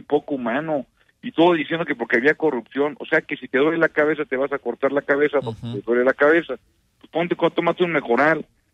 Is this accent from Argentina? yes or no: no; Mexico; es un tema que somos mexicanos todos, y que todos queremos un mejor México para todos